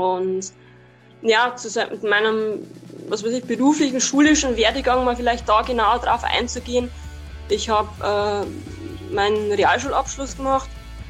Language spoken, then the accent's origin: German; Bavaria, Germany; Also ich bin erstmal Anfang 30, also um genau zu sein 32. Ich komme aus Süddeutschland, genauer gesagt aus der Nähe von Regensburg. Weiß nicht, Regensburg kennt man vielleicht, also aus einem kleinen, so einem kleinen Dorf oder Ort in der Nähe davon.